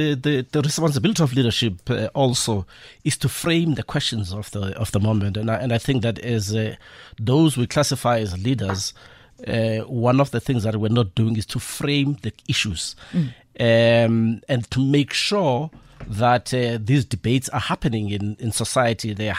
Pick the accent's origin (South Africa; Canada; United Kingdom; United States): South Africa; Port Elizabeth, Eastern Cape; that growing up in Port Elizabeth, when you started seeing the bed sheets